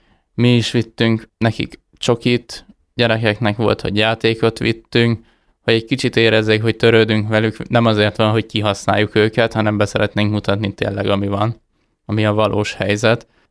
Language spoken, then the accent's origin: Hungarian; Hungary; azért nem akartak fölengedni minket, mert magyarok vagyunk